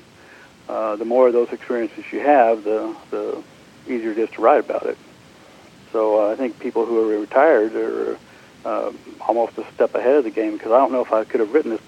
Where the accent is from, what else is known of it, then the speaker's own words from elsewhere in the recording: Texas, United States; Basically, I'm from Texas. You can probably tell a little bit by the accent.